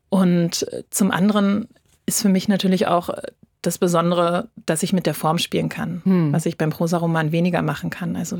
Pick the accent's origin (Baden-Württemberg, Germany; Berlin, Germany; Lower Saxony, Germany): Berlin, Germany; Also ich bin so im Kiez groß geworden, im Westberliner Kiez und war ganz viel immer in Bibliotheken.